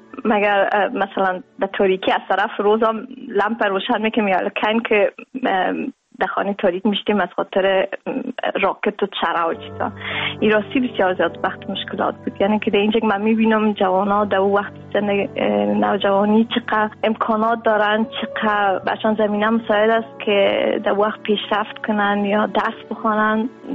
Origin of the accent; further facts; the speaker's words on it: Kabul, Afghanistan; now in Netherlands; ما داخل سال 97 افغانستان را ترک کردیم، از کابل در پاکستان، از پاکستان ما آمدیم در هلند.